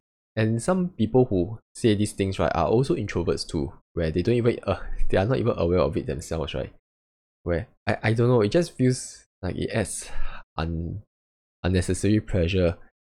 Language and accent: English; Singapore; I think as a Singaporean, our vocab is very limited.